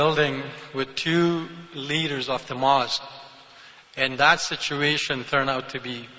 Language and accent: English; Afghanistan; now in Canada; I was born in the Republic of Afghanistan, which borders in Iran and Pakistan. I was raised there by my family as a Muslim.